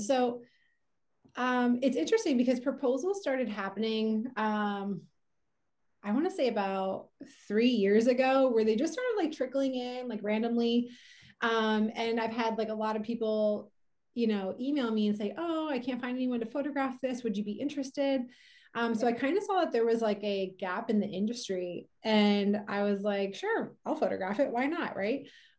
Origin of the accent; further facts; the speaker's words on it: Pennsylvania, United States; now in Carmel, United States; I am from Pennsylvania originally, and I live in the Central Coast of California. I've been here for almost 10 years. I'm in the Carmel Big Sur area